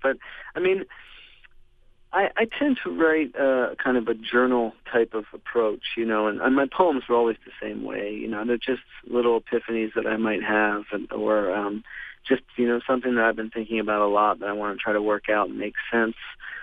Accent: Lancaster, Pennsylvania, United States; I have to say, I'm very lucky with my upbringing. I was raised Mennonite in Lancaster, and the Mennonite Anabaptists, you know, they're very peaceful people and very simple and very earnest and kind and forgiving.

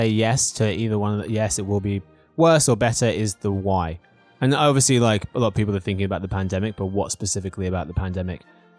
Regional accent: England, United Kingdom; Which is rare, because I'm also English.

